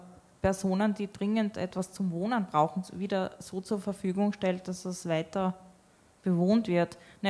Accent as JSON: {"language": "German", "town": "Graz", "region": "Styria", "country": "Austria", "said": "Also ich verstehe überhaupt nicht als Grazerin, wie das überhaupt möglich sein kann"}